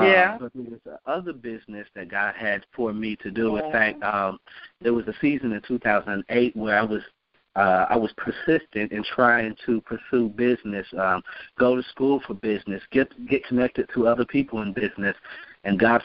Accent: Ohio, United States; also born or lived in Alabama; now in Nashville, United States; I was born in Alabama, and so I grew up in Ohio. I was born in Florence, Alabama.

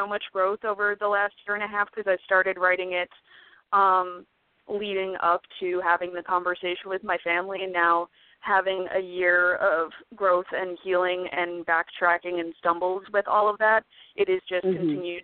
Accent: New Jersey, United States; Well, I mean, I grew up in New Jersey. I'm one of three.

